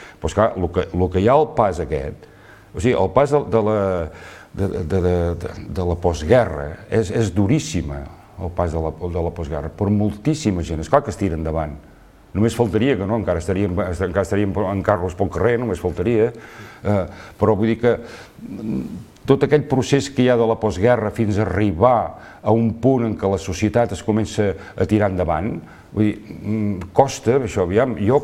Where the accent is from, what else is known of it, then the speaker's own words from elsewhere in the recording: Olot, Catalonia, Spain; jo vaig néixer aquí a Olot, per tant, vull dir, vivia el carrer Mirador